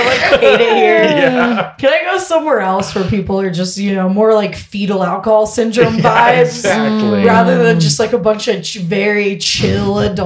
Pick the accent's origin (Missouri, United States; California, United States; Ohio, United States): California, United States; I grew up in Northern California, kind of hippy dippy like vibes on kind of like a communal like ranch type thing where lots of people were living.